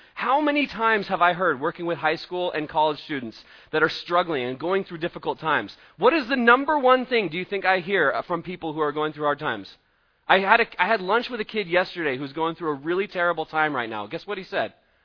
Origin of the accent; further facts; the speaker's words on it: Eugene, Oregon, United States; I don't say it's diverse just because I'm from Eugene, okay?